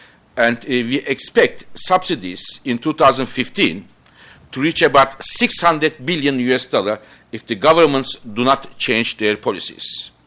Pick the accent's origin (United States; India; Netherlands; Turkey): Turkey; I don't know US, but in my home country, in Turkey, we were using a lot of fuel oil.